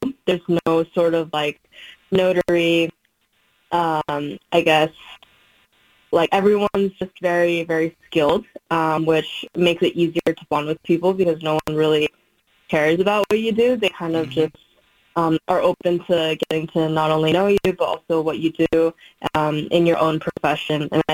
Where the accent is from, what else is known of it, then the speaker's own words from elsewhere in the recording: Irvine, California, United States; also born or lived in Arcadia; But I was born in Arcadia, grew up in Irvine. So okay. I pretty much spent the majority of my life in the Orange County area